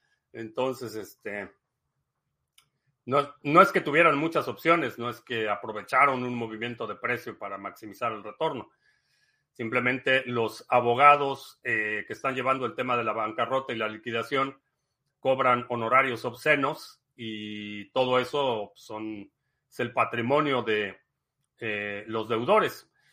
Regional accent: Nicolás Romero, State of Mexico, Mexico; Yo soy de Nicolás Romero, Estado de México.

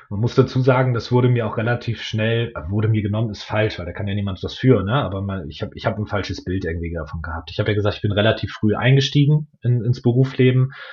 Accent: Bremen, Germany; now in Hamburg, Germany; Ich bin ziemlich norddeutscher Typ, also ich bin Hanseat, ich komme ursprünglich aus Bremen. Vom Herzen her bin ich mittlerweile Hamburger

